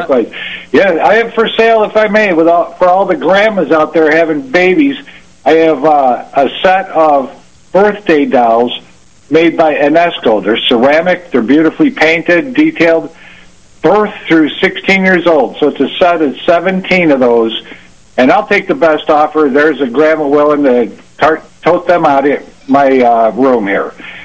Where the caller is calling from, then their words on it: Batavia, United States; Morning, Jimmy. … in Batavia.